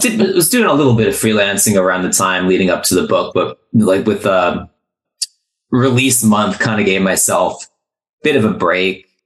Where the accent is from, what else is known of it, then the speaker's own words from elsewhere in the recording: New Jersey, United States; Yeah, so I grew up in New Jersey. Went to high school between the years 02 and 06.